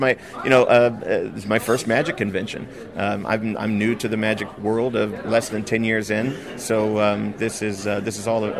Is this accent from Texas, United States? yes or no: yes; Conroe, Texas, United States; Houston. I grew up in the Houston area.